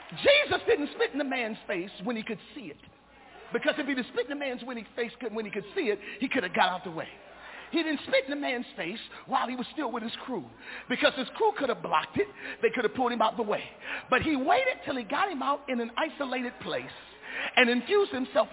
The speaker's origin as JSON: {"language": "English", "town": "Grand Rapids", "region": "Michigan", "country": "United States", "said": "I'm from Grand Rapids."}